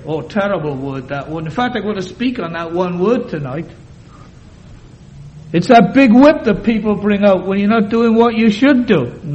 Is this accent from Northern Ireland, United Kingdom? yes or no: no; Wales, United Kingdom; I joked earlier on about being a Welshman.